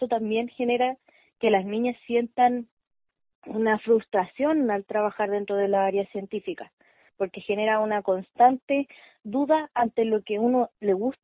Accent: Santiago, Santiago Metropolitan, Chile; yo nací acá en Santiago y he crecido acá

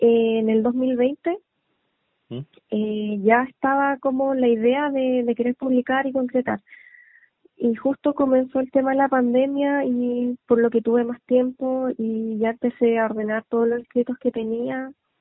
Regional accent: Nueva Imperial, Araucanía, Chile; Yo viví y crecí en Nueva Imperial, siempre estuve viviendo en la ciudad. Si bien tenía familia en el campo

